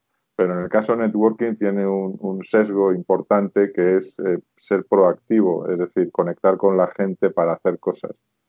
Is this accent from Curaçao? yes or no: no; Spain; moved away as an adult; now in Chile; yo soy primero español, por mi acento me delatará, aunque vivo en Chile desde hace 8 años